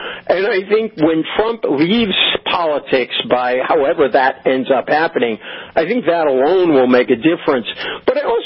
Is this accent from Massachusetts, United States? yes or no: yes; Massachusetts, United States; I grew up in Massachusetts, the home of a lot of people have probably forgotten him, but James Michael Curley.